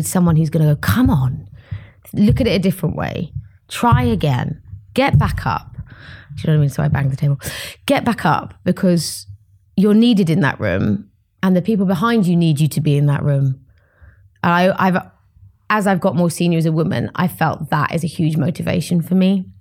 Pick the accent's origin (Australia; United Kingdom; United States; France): United Kingdom; I really struggled as a British woman transitioning to different cultures